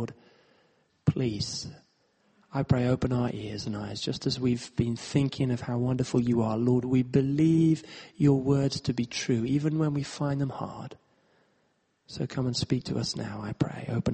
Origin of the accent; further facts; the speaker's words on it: Nairobi, Kenya; And I grew up in Nairobi, so I had a big heart for what was going on there.